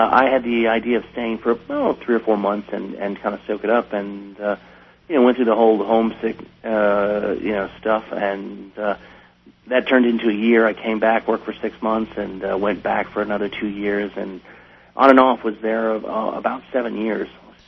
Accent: Wisconsin, United States; My grandmother was from Norway, and so food was always very, very important at home. I'm from Wisconsin, outside of Milwaukee.

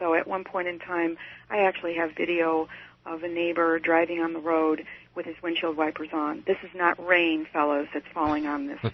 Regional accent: Chicago, Illinois, United States; I've lived here for approximately 28 years, born and raised in Chicago, and raised in the suburbs

